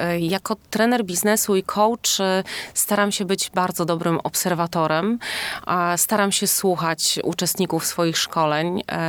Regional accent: Szczecin, West Pomeranian Voivodeship, Poland; Szczecin to jest moje miejsce, w którym się urodziłam, w którym mieszkam i które szczerze wielbię.

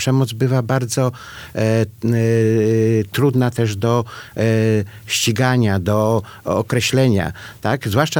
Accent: Lower Silesian Voivodeship, Poland; ja pochodzę z Dolnego Śląska i tam szereg rodzin to rodziny były górnicze.

